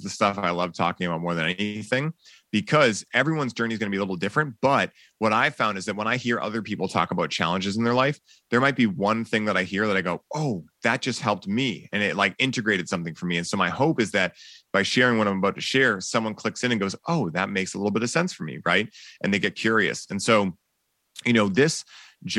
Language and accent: English; Boston, Massachusetts, United States; people are like, yeah, you're from California, right? I'm like, nope, born and raised in Boston.